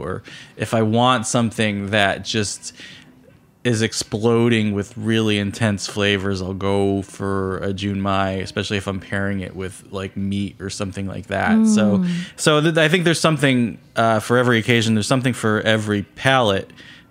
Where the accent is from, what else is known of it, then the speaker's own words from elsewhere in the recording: New Jersey, United States; now in Washington, D.C., United States; Well, I mean, I grew up in New Jersey. I lived in, you know, northern New Jersey for most of my life. I lived in Jersey City until about 4 years ago, and now I live in the Washington, D.C. area.